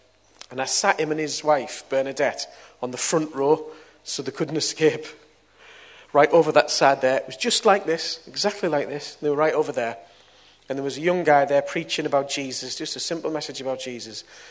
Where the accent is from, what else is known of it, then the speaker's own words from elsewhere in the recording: Middlesbrough, North East England, United Kingdom; I've been a Christian since I was 18. I was brought up round here, as you can hear from my accent. And a Teesside lad, Middlesbrough lad. And I became a Christian when I was 18.